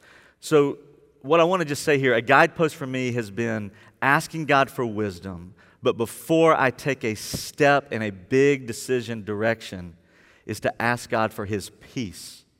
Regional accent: Birmingham, Alabama, United States; I was in youth group growing up in Birmingham, Alabama

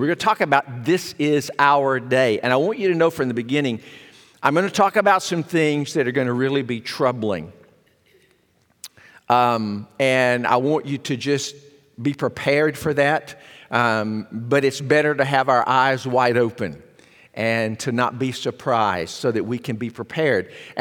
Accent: Arkansas, United States; It's no chance that I'm here, that I relocated from South Arkansas and came this way.

